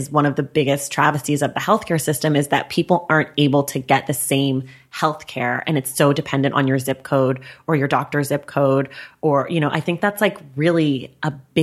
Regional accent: Oakland, California, United States; I'm from Oakland.

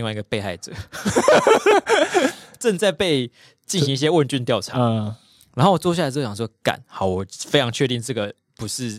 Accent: Taipei, Taiwan; 我台北人就是想走就是要走啊

